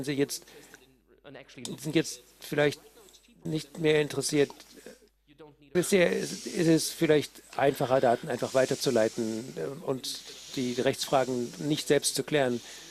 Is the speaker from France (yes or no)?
no; Austria; Ich habe die deutsche Vorratsdatenspeicherungsgeschichte nicht so genau angeschaut als Österreicher.